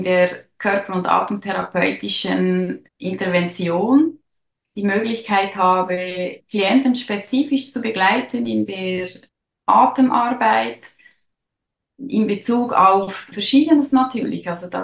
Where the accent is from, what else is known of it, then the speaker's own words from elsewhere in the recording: Aarau, Aargau, Switzerland; ich komme aus Aarau.